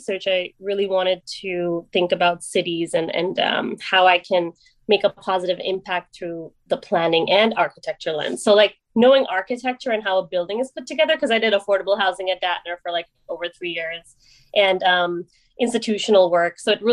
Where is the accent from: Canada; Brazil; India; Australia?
India; now in United States; So again, I grew up in India. I moved here in 1997.